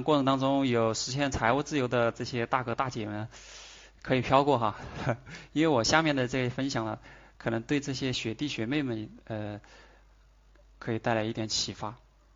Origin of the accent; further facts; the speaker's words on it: Sichuan, China; accent: Sichuanese; 当时我们四川话说的就是